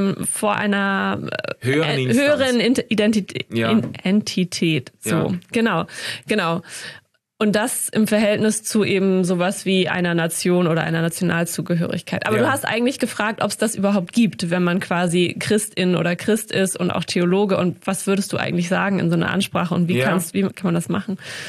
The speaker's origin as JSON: {"language": "German", "region": "Schleswig-Holstein", "country": "Germany", "said": "ich bin Norddeutsche. Ich komme aus Schleswig-Holstein, weil das ja. der Landstrich ist, dem ich mich zugehörig fühle."}